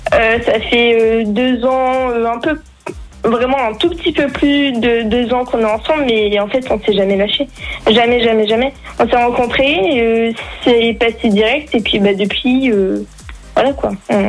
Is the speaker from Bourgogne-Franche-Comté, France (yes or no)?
no; Marigny-Marmande, Centre-Val de Loire, France; Je suis de Marigny-Marmande.